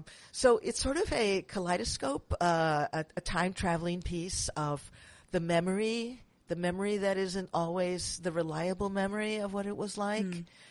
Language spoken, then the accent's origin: English; Manhattan, New York, United States; now in San Francisco, United States; I'm from Manhattan, but I live in San Francisco now and work in Manhattan whenever I can.